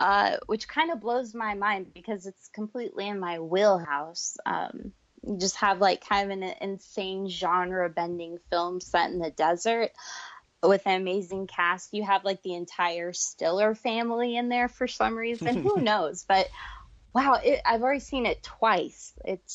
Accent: United States; it's October and I'm an American

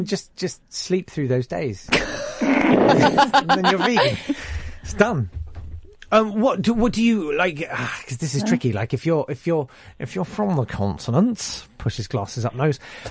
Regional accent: United Kingdom; Please, we're British.

